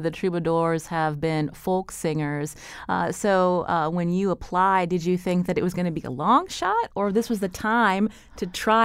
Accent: Pennsylvania, United States; now in Connecticut, United States; I'm not from Connecticut. I grew up in Pennsylvania, but since living here for 11 years now

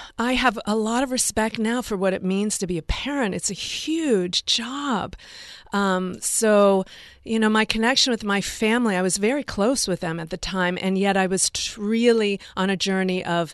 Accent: Detroit, Michigan, United States; I grew up in Detroit, and I was born in 1963, and my family actually lived in the city.

